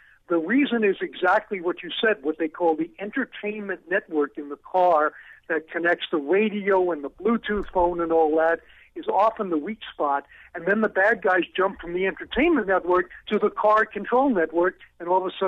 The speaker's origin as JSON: {"language": "English", "region": "New York", "country": "United States", "said": "I mean, I'm a New Yorker originally, right? You jaywalk."}